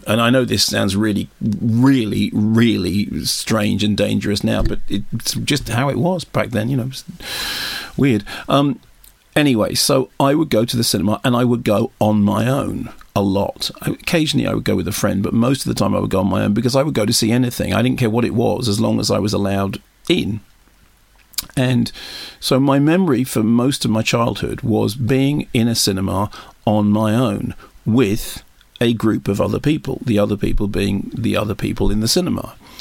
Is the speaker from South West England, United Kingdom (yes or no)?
no; London, United Kingdom; I grew up in North London, in North Finchley